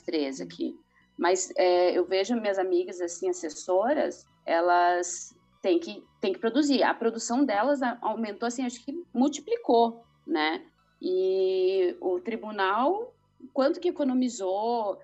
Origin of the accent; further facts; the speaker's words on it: Curitiba, Paraná, Brazil; Eu sou curitibana.